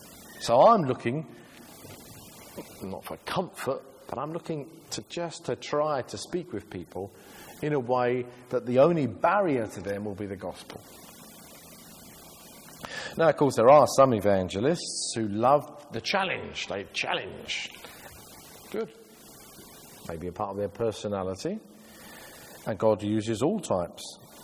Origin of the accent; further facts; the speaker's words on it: United Kingdom; now in France; I'm speaking as a British person living in France.